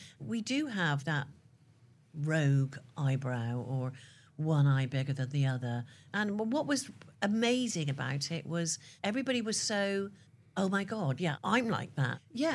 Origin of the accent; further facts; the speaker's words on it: United Kingdom; But because being terribly British, did I complain?